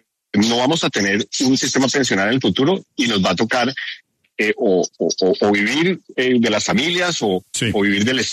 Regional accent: Colombia; no vamos a tener como nación, como colombianos, para responder por esas pensiones en el futuro.

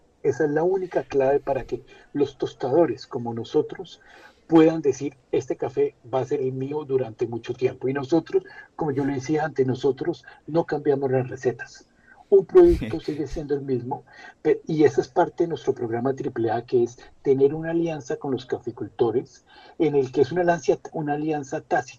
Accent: Colombia; como todo colombiano quería comerme el mundo.

